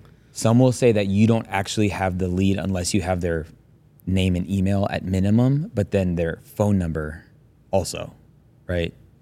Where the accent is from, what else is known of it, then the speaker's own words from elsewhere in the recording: Las Vegas, Nevada, United States; When I told her I was from Las Vegas